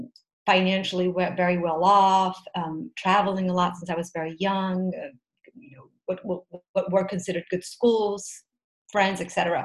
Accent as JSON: {"language": "English", "town": "Marbella", "region": "Andalusia", "country": "Spain", "tie": "born or raised there", "also_born_or_lived": "Madrid / United States", "said": "grew up in most of my life between Spain and the US. Mm-hmm. I was born in Madrid. However, my parents, when I was around 8 years old, moved to Marbella. So I was lucky that I grew up, you know, by the sea in that sense."}